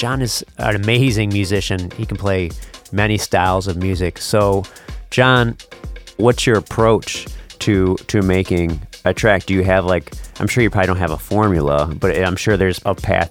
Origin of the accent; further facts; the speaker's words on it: Detroit, Michigan, United States; Growing up in Detroit, I spent some time with Marcus.